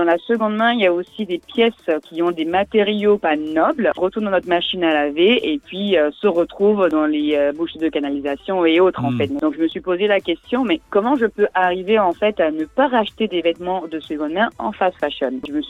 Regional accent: Côte d’Ivoire; moi je suis originaire de Côte d'Ivoire, c'est une pratique qui existe depuis longtemps, donc j'ai grandi là-dedans.

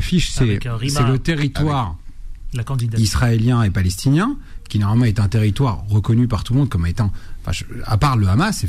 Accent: France; on est français, point.

